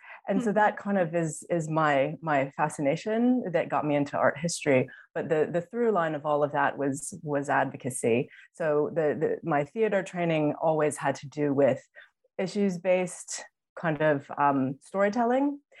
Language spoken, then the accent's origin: English; the South, United States; also born or lived in New York City; I am originally from the South of the United States. I grew up mostly moving around